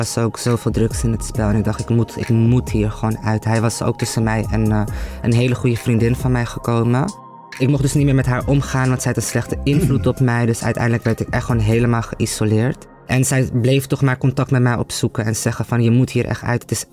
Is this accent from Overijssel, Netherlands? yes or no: no; Amsterdam, North Holland, Netherlands; Ik ben in Amsterdam opgegroeid. Ik ben zelf in Amsterdam-Zuidoost opgegroeid.